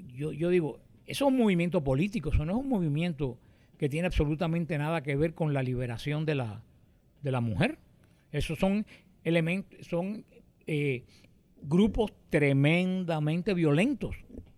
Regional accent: Cuba; moved away; en lo que aquí cuando yo llegué de Cuba, un señor me lo regaló

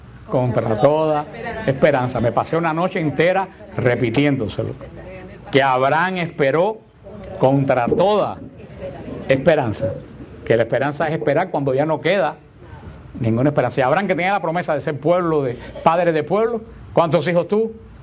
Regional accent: Cuba; born there; como el pueblo histórico mío, Cuba, donde yo nací

